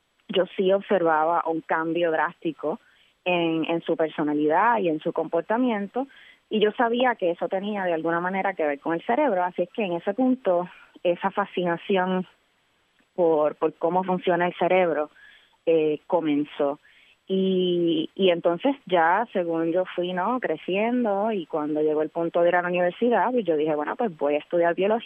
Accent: Vega Alta, Puerto Rico; yo me crié en el campo, en Vega Alta. Yo soy de Vega Alta, del barrio Maricao, para aquellos que son familiares con Vega Alta. Y pues, por virtud de haberme criado en el campo

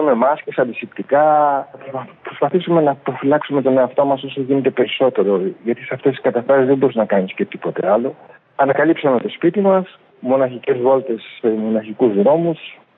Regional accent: Greece; είμαστε από την Ελλάδα και οι δύο

